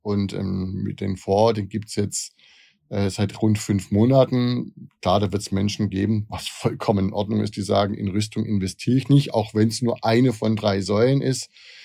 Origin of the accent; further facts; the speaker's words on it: Heilbronn, Baden-Württemberg, Germany; Ich komme aus Heilbronn